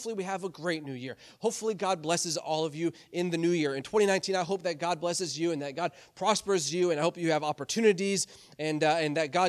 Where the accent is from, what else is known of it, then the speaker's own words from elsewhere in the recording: Michigan, United States; and I grew up in Michigan, there was plenty of people that lived in pole barns